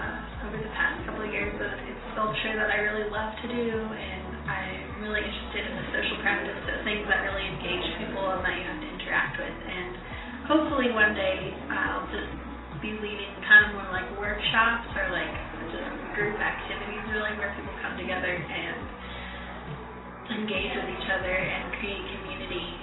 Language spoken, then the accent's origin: English; Albuquerque, New Mexico, United States; I'm a student at UNM. I grew up in Albuquerque